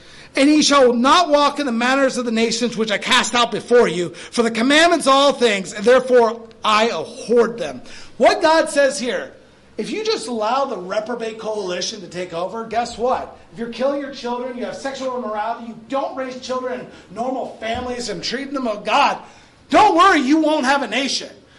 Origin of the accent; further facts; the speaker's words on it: United States; I'm American, maybe third or out there. I'm a father, I live in America.